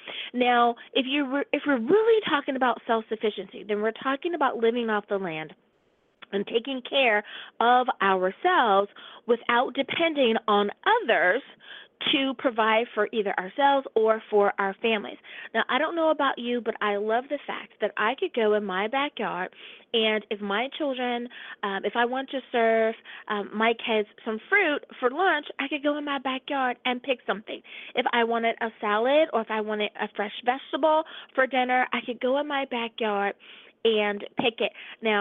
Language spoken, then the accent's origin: English; the South, United States; I grew up in the South, and that was just the way things were.